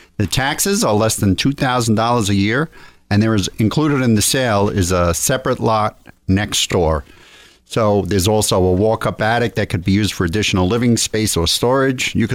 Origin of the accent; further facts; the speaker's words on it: Brooklyn, New York, United States; also born or lived in Rockaway; I grew up in Brooklyn. We didn't have any grass. And then I moved to Rockaway where we had only sand.